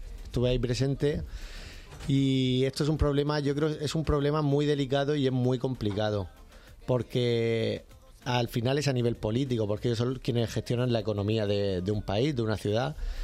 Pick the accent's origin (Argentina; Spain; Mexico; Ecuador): Spain; Murcia, Region of Murcia; es que soy de Murcia y aquí tenéis un frío montado que...